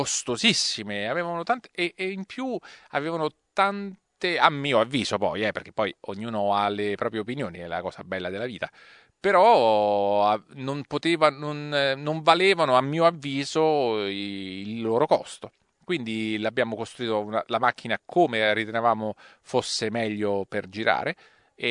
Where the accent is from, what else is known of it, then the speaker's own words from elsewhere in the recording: Rome, Lazio, Italy; born there; tutta Italia tra l'altro tranne Roma, la mia città natale